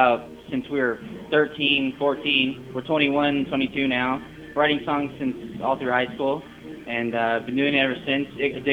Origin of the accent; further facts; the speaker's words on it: Los Angeles, California, United States; We're from Los Angeles, California, and I'm in a band called